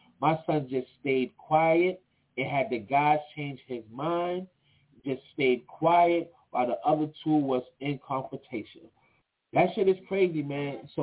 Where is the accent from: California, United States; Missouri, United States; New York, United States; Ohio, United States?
New York, United States; So I don't want y'all to think just because I'm from New York, that's where you have to be.